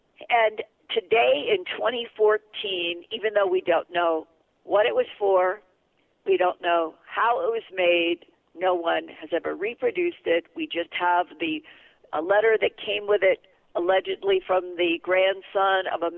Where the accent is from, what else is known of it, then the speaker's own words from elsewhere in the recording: United States; I was born and raised as an American